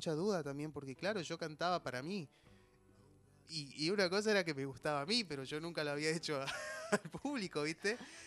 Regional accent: Urundel, Salta, Argentina; also born or lived in Tucumán; tenía 14 años yo. Nací en Tucumán, me crié en el interior de Salta, en un pueblo que se llama Urundel.

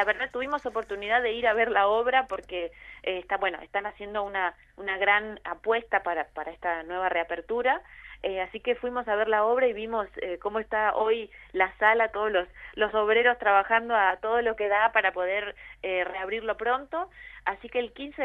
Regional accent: Mar del Plata, Buenos Aires Province, Argentina; Nosotras las tres somos amigas de hace muchos años, somos de Mar del Plata

